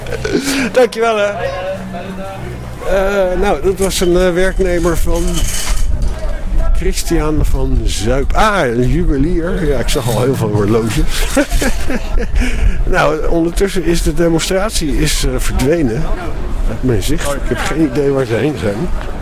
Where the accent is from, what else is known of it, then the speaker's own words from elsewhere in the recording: Amsterdam, North Holland, Netherlands; Ja, nou nee, maar ik kom uit Amsterdam en ik kom hier.